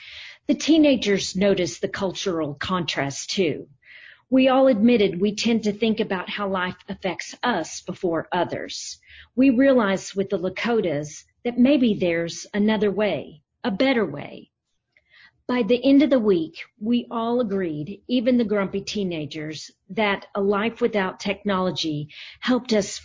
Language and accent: English; Amarillo, Texas, United States; from Amarillo.